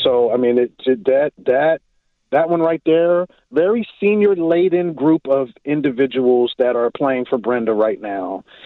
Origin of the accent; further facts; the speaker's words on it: Baltimore, Maryland, United States; I'm from Baltimore, that's why.